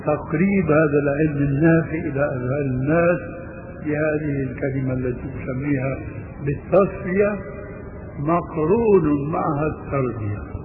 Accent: Syria; وما وقع في مصر عندكم، وما وقع عندنا في سوريا

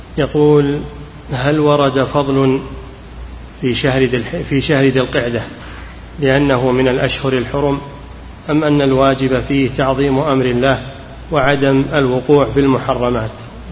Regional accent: Yemen; هل يجوز أن نأخذها للمساجد المحتاجة عندنا في بلدنا اليمن؟

